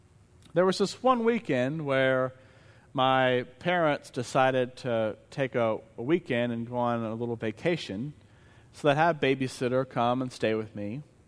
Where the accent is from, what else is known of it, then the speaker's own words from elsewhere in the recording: Searcy, Arkansas, United States; Many of you know that I grew up in Searcy, and my home church is First Methodist in Searcy.